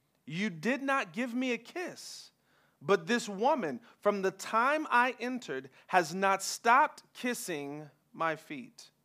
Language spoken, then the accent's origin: English; Oakland, California, United States; I hail from Oakland, California. I am an avid Bay Area fan, all things Bay Area.